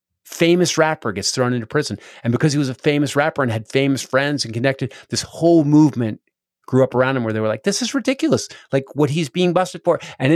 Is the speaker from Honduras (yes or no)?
no; Philadelphia, Pennsylvania, United States; Yeah, I'm from Philadelphia originally.